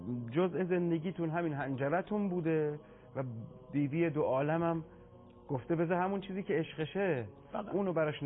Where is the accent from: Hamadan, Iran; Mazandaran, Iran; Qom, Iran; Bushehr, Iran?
Qom, Iran; من اهل قم هستم، اهالی قم